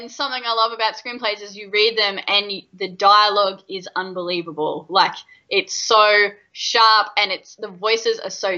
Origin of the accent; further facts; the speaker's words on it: Australia; that's part of the struggle with being an Australian writer is often my characters, I'm trying to crack the American market